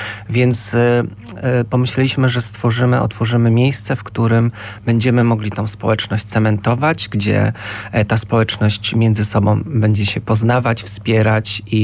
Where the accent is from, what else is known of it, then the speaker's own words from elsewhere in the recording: Głogów, Lower Silesian Voivodeship, Poland; born there; Właściwie to, no, urodziłem się faktycznie w Głogowie.